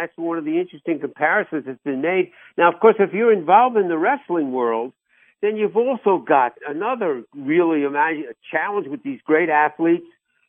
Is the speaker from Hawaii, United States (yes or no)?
no; New York, United States; accent: New York; Even though, again, I'm a New Yorker, still practicing my New York accent.